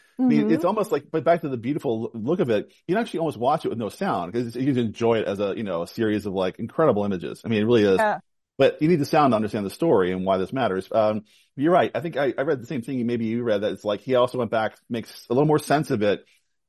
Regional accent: Philadelphia, Pennsylvania, United States; just last month in my hometown of Philadelphia

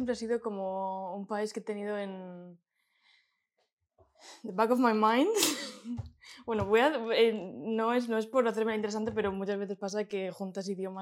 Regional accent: Santander, Cantabria, Spain; yo soy de Santander y cuando acabé la uni yo hice gestión hotelera y turismo en Santander

